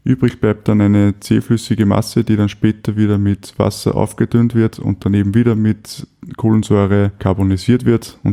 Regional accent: Austria; Bei uns in Österreich

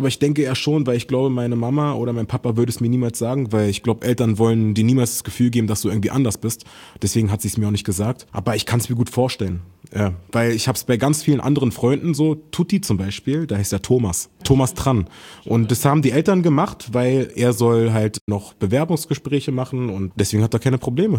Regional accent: Berlin, Germany; ich bin in Berlin groß geworden

